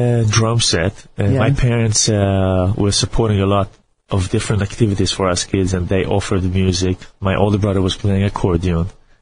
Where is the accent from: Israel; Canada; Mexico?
Israel; moved away as an adult; now in United States; I was born in Israel.